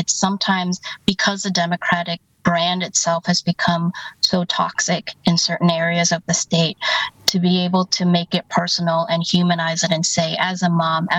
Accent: Madison, Wisconsin, United States; I am someone from Madison who also cares about what's going on in your community.

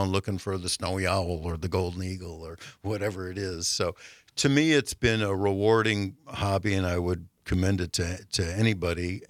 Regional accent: Illinois, United States; I came from Illinois too, Dom, and we didn't have sandhill cranes in Illinois.

